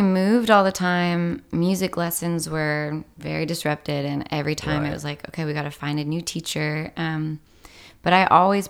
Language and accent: English; Washington, United States; also born or lived in San Diego / D.C. / Naples, Italy; Mostly Washington State. We would get stationed elsewhere and then come back to Washington a lot. But we were in San Diego, D.C., Naples, Italy.